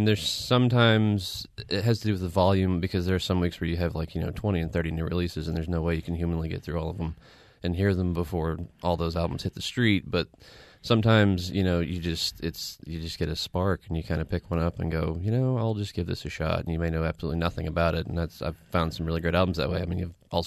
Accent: Midwest, United States; It kind of just spoke to me and my experience in growing up in the Midwest and the suburbs and kind of that alienating experience

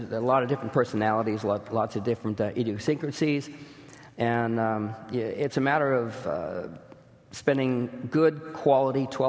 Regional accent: Dorchester, Massachusetts, United States; Yeah, born and raised in Dorchester, Massachusetts.

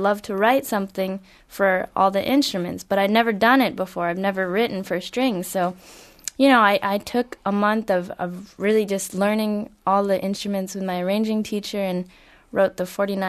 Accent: Brookline, Massachusetts, United States; also born or lived in Wellesley; I was born in Wellesley, in Massachusetts, Wellesley. Not too far away. And then moved to Brookline, and I've been there for most of my life.

